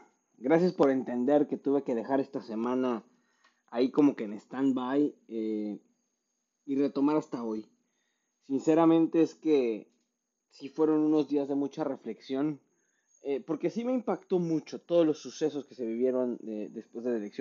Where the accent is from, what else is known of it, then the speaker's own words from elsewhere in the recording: Mexico; now in United States; yo, como mexicano, hoy americano